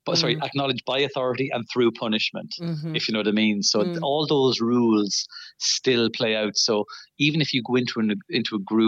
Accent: Leinster, Ireland; I'm from Kildare, actually.

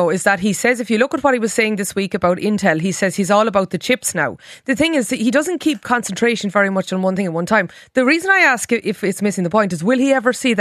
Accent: Dripsey, Munster, Ireland; This is an area, of course, not very far from where I grew up in Dripsea. It's called Cullen in North Cork.

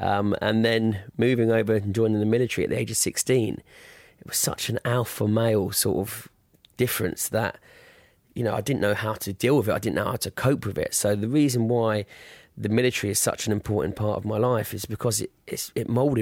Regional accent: France; So I was from France. I thought, right, I'm going to move back to the UK.

